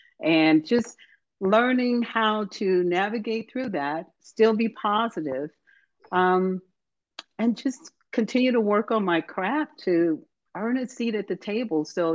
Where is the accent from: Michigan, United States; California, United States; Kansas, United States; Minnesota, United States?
Michigan, United States; Detroit; my hometown of Detroit